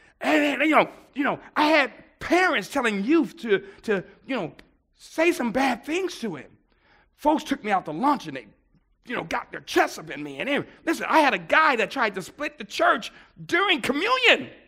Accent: Buffalo, New York, United States; Now, being, you know, born and raised in Buffalo, New York, and from the hood, I was really tempted to go street ministry.

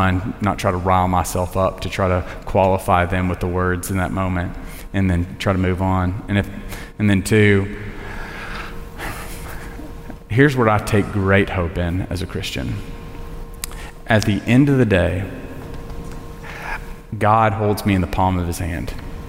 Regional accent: Tennessee, United States; I'm from Tennessee. It's like a surprise that I got shoes on right now.

